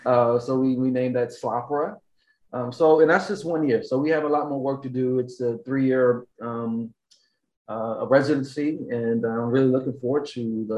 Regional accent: Atlanta, Georgia, United States; Well, I grew up in Atlanta, Jason, and my dad's a preacher. And I that's how I started into music. You know, I come from a very musical family.

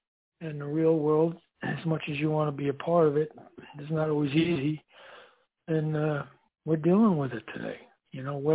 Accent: United States; as an American and in different parts of the world

